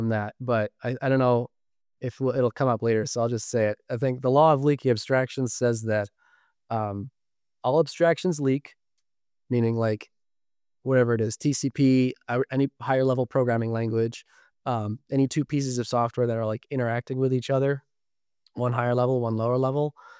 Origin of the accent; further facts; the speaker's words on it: New Hampshire, United States; Well, I am from New Hampshire originally, where I'm coming to you from now.